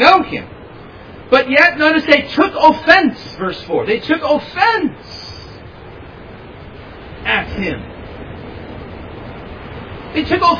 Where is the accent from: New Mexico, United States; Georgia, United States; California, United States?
California, United States; Los Angeles; If you're not from here, I'll say, well, I'm from Southern California. You know a little bit about Southern California. I'll say, well, I'm from Los Angeles.